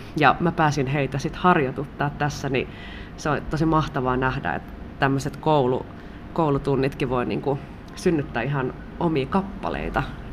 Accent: Satakunta, Finland; Itse olen Satakunnasta kotoisin

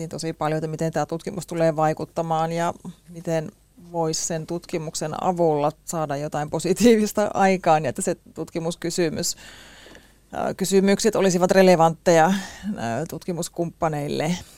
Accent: Central Finland, Finland; mä oon kotoisin Keski-Suomesta, missä ollaan joen rannalla ja kalastetaan ja ollaan paljon metsässä

